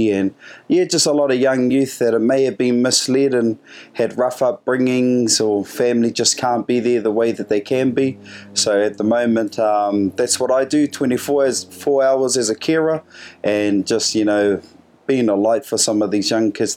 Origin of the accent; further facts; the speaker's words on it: Whangarei, Northland, New Zealand; Yeah, I was born there. But around 3 years old, I was raised in Whangarei, which is up in Northland.